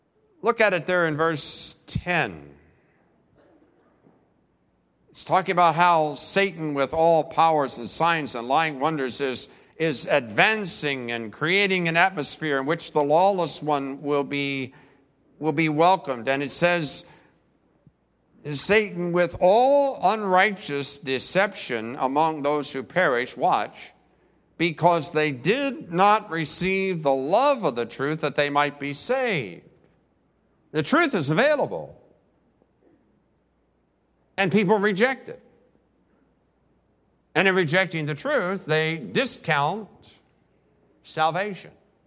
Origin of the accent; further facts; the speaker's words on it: West Virginia, United States; I'm from West Virginia. I'm very gullible.